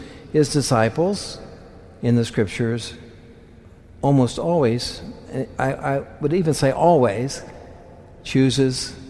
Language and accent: English; Concordia, Kansas, United States; I'm from Kansas, a little hick town of 6,000 people. I couldn't imagine coming to Philadelphia when I was a kid, you know. Nowhere place. You never heard of it. Any of you never heard of Concordia, probably.